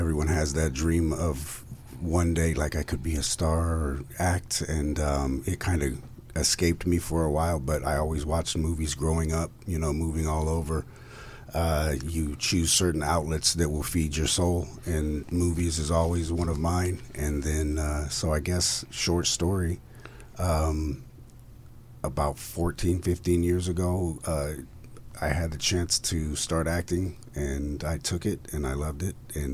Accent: Washington, United States; born there; I was born in Washington State. My mother went up to visit her grandmother, had me up there, and I grew up all over the place, always moving, always starting over.

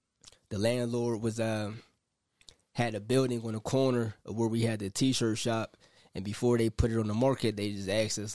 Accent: Clarendon Parish, Jamaica; I'm originally from Clarendon.

